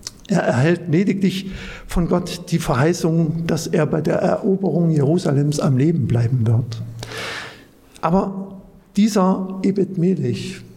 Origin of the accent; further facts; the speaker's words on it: Lossa, Germany; Ich bin auf dem Dorf groß geworden, das ist gar nicht so weit weg von hier in Lossa.